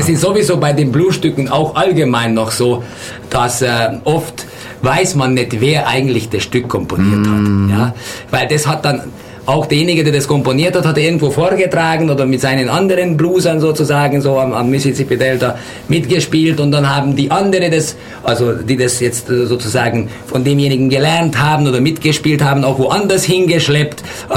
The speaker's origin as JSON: {"language": "German", "town": "Kula", "region": "Vojvodina", "country": "Serbia", "said": "Konkret komme ich, okay. Wenn es so genau geht, ich komme konkret aus Kula."}